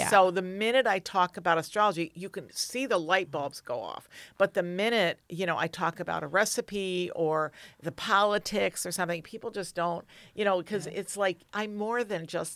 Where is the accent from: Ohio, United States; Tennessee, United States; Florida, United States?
Ohio, United States; Toledo; also born or lived in California; I grew up in Toledo.